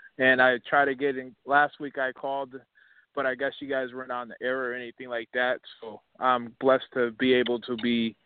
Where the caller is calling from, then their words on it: North Carolina, United States; I'm actually in North Carolina right now, and this is where I'm at right n